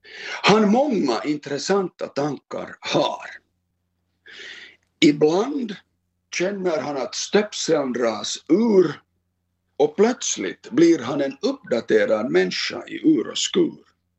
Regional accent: Finland; För det är ju sådana saker som man som finländare liksom tar för givet.

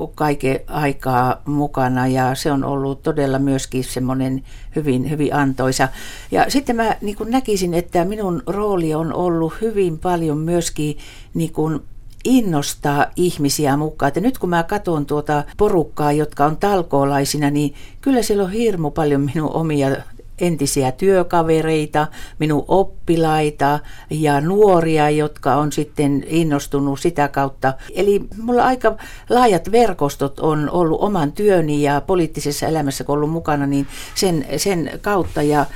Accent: Kainuu, Finland; mä oon niin kauhean ylpeä siitä, että minä olen kainuulainen

